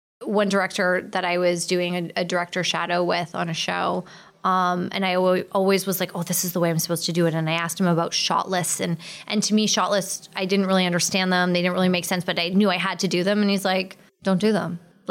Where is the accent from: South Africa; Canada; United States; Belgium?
Canada; we're both Canadian.